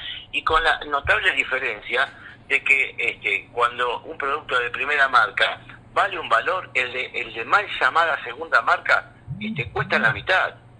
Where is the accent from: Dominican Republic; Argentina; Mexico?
Argentina; Morón, Buenos Aires Province; como en mi pueblo de Morón, como en Buenos Aires